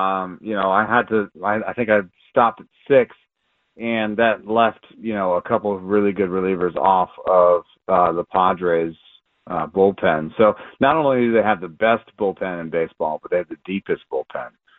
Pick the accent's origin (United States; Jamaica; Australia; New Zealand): Jamaica; born there; I was born in Jamaica.